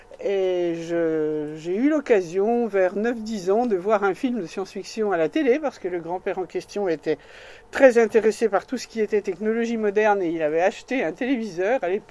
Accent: Meursault, Bourgogne-Franche-Comté, France; born there; now in Beaujolais, France; je suis terrienne, hein, d'abord, européenne ensuite, française et bourguignonne. Je suis très fière de ma Bourgogne natale parce que je suis née dans les grands vins de Bourgogne. Je suis née à Meursault, mon père était de Nuit-Saint-Georges

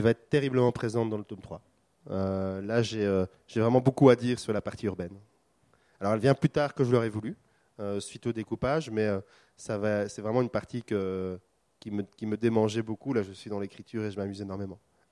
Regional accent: Belgium; Je suis belge.

